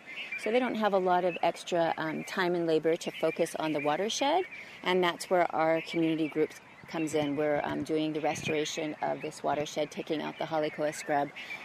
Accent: Kailua, Hawaii, United States; I grew up in Kailua, and this is right here.

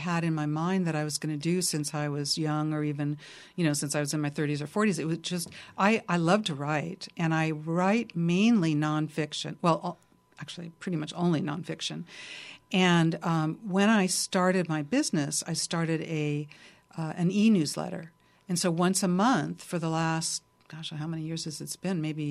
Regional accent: Santa Barbara, California, United States; growing up in Santa Barbara. And I have some girlfriends that I grew up with.

